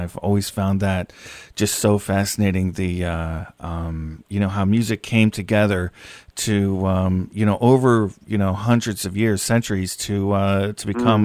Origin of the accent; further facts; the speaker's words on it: United States; I think you know, I'm American.